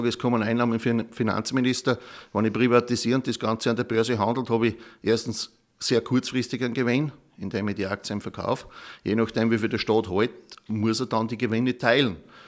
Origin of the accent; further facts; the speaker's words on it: Upper Austria, Austria; Bei uns in Oberösterreich, bei der Postgewerkschaft sind wir zurzeit auf Organisationsdichte von über 75%.